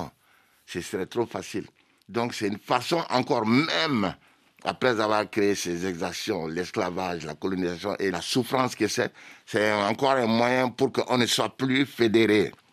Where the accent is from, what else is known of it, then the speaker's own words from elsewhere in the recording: Mali; Je suis malien, comme mon petit frère il a dit